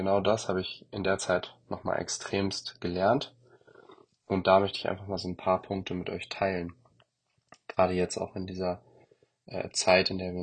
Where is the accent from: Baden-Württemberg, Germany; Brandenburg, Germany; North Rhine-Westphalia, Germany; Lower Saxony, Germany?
Lower Saxony, Germany; Hanover; ich bin eigentlich aus Hannover und da wollte ich eigentlich auch studieren.